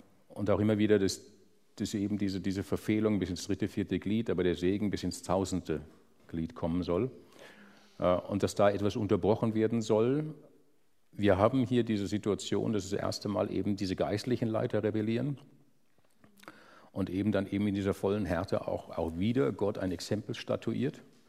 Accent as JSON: {"language": "German", "country": "Germany", "moved": "yes", "lives_now": "Austria", "said": "Ich komme aus Deutschland und bin nach Österreich gezogen."}